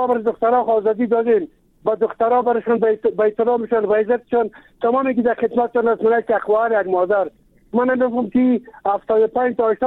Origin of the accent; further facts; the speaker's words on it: Kabul, Afghanistan; ما خودم از کابل هستم، از کابل بتون صحبت میکنم.